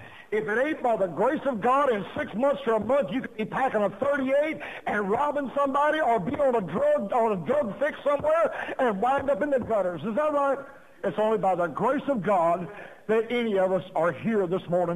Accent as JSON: {"language": "English", "region": "Louisiana", "country": "United States", "said": "We're from Louisiana. We're down there. I don't know if you've ever been there, but it's a complete different country than Georgia and Tennessee."}